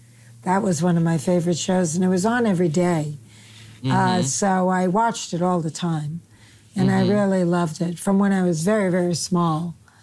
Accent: Queens, New York, United States; Back in Queens, I didn't really dress like the other kids.

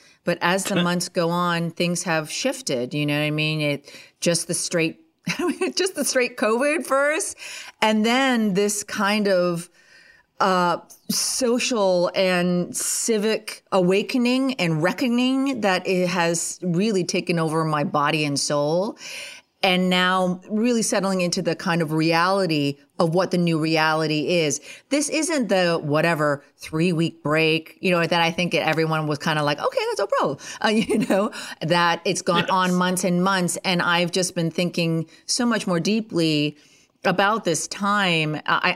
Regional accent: Ottawa, Ontario, Canada; I was born and raised right near Ottawa, Canada, and that is the capital of Canada.

